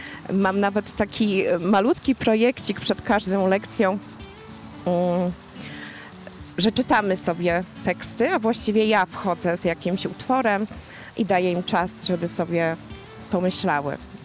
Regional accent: Orły, Subcarpathian Voivodeship, Poland; mieszkam od urodzenia w tej miejscowości. Gmina Orły jest mi bardzo bliska.

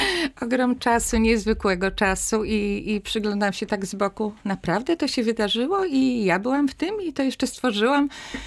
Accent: Subcarpathian Voivodeship, Poland; Byliśmy z różnych stron, ja z Podkarpacia, mąż z województwa świętokrzyskiego.

